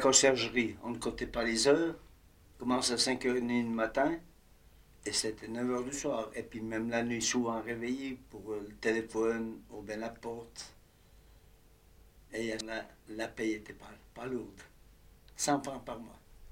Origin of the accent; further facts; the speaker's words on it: Écuvillens, Fribourg, Switzerland; moved away as an adult; now in Marsens, Switzerland; Eh bien, je suis originaire d'Écuviens, né en 1910, le 7e enfant d'une famille de 12 enfants, et j'ai vécu à la campagne jusqu'à l'âge de 26 ans, travailler du paysan.